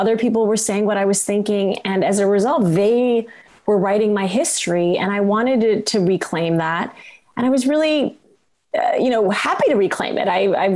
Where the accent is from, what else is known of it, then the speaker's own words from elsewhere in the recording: Kalamazoo, Michigan, United States; born there; And when I was two, I was born in Kalamazoo, Michigan. That's a long story, but they did end up in Kalamazoo. They were both academics. And we ended up in Kalamazoo, Michigan.